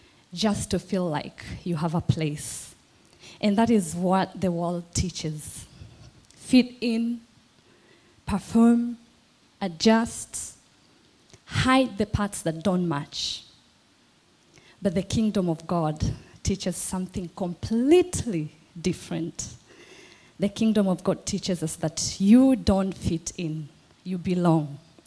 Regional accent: Kenya; moved away as an adult; now in Australia; I came from Kenya and moved here to Australia a few years ago.

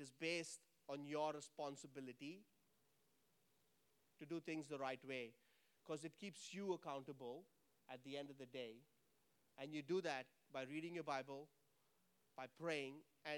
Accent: Mumbai, Maharashtra, India; When I grew up in Mumbai. The language there is supposedly Hindi and Marathi

